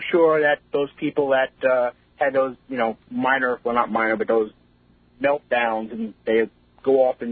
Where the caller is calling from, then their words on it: Stony Brook, New York, United States; I'm from Stony Brook, actually.